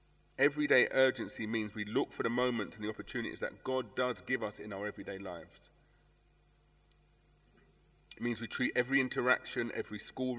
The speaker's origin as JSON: {"language": "English", "town": "Tottenham", "region": "London", "country": "United Kingdom", "tie": "born or raised there", "said": "or in my hometown in Tottenham, if you support Arsenal, if you support Tottenham."}